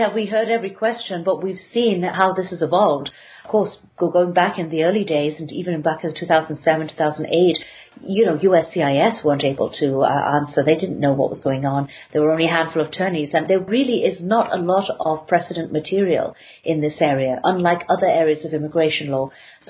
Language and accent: English; England, United Kingdom; now in New York, United States; Even though I'm English, it's probably the New Yorker now. I've adopted New York so much.